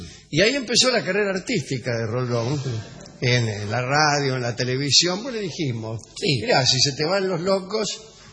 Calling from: Victoria, Buenos Aires Province, Argentina; De Victoria acá en San Fernando, ¿eh?

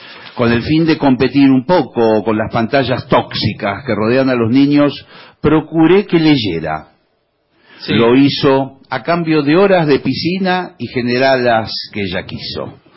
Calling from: Buenos Aires, Argentina; de Parque Chas. Tengo un cartel suyo en el frente de mi casa.

